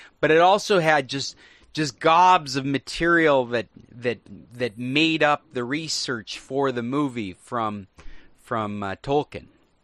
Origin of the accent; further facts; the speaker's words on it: Anchorage, Alaska, United States; growing up in Anchorage, which is central Alaska, my fond memories are going to school in the dark and getting out of school in the dark.